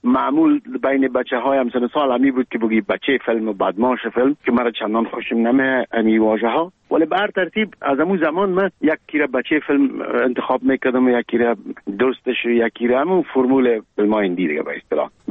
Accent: Kabul, Afghanistan; من در کابل به دنیا آمدیم، در چهاردی کابل. مکتب ابتدایی را در یک مکتب به نام غازی عبدالله خان تمام کردیم و بعدش لیسه عبیدیه

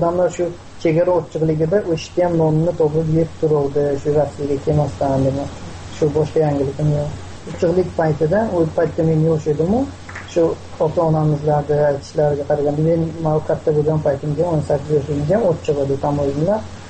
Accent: Isfara, Sughd, Tajikistan; Tojikiston davlatidan, Isfara shahridan, Isfara rayonidan.

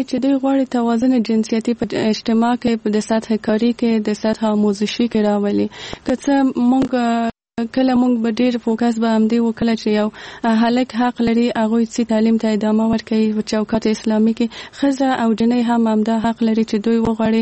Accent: Kabul, Afghanistan; زه په کابل کې زیږېدلې یم او دلته مې ژوند کړی.

